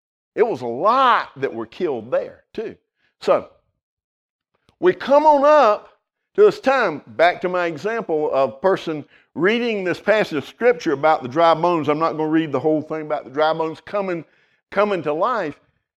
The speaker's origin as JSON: {"language": "English", "town": "Savannah", "region": "Georgia", "country": "United States", "tie": "born or raised there", "said": "Growing up in Savannah, Georgia. Growing up here and the Jews that were in my life"}